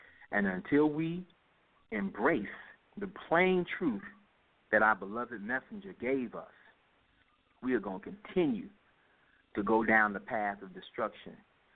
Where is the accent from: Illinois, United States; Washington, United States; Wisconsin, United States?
Illinois, United States; Chicago; You know, and I'm originally from Chicago, brother, so I won't go any further with that.